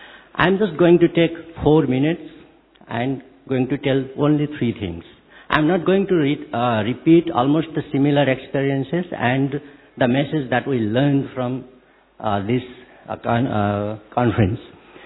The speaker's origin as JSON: {"language": "English", "country": "Nepal", "second_language": "English", "said": "I forgot to admit myself that I am also from Nepal, I am practicing ENT surgeon."}